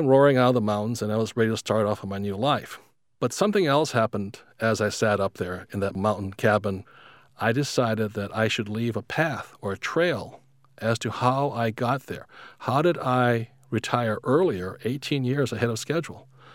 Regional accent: Hawaii, United States; I was raised in Hawaii.

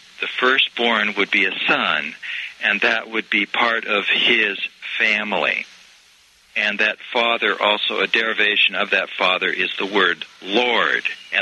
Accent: Portland, Oregon, United States; That's my hometown, incidentally.

